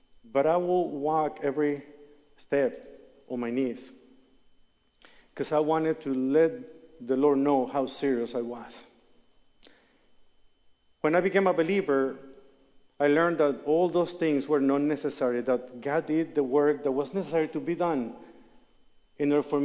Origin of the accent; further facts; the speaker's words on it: Mexico; English is a second language; originally I'm from Mexico. That's why this funny accent that you're listening to me. And I grew up as a very religious boy.